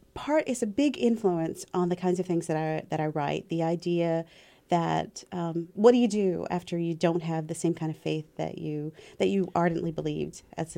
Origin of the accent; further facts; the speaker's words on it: North Carolina, United States; Well, I'm from North Carolina, and most of the stories in the book are set in North Carolina.